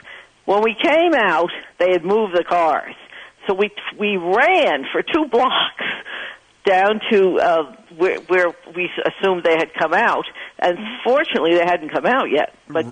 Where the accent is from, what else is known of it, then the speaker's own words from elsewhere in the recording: Connecticut, United States; I'm from Connecticut, and we're an hour away.